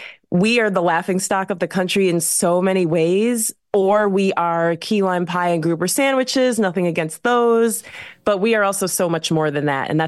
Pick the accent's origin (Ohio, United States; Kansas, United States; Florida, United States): Ohio, United States; as someone who was born and raised in Ohio, I can tell you not everyone has that.